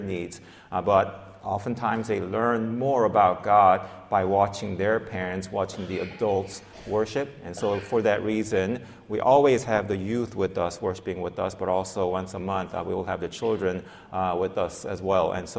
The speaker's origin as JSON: {"language": "English", "country": "South Korea", "tie": "born or raised there", "second_language": "English", "said": "because I grew up in South Korea."}